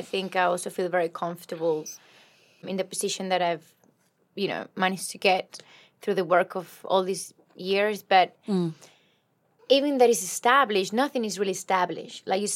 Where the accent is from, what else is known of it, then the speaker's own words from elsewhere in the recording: Spain; Apart from accepting that I am from Spain and that's fine.